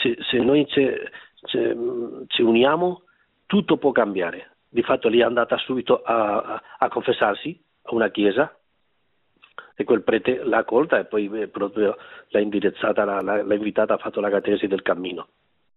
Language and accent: Italian; Murcia, Region of Murcia, Spain; Italian is a second language; moved away as an adult; now in Poland; sì, ecco, sono spagnolo di Murcia.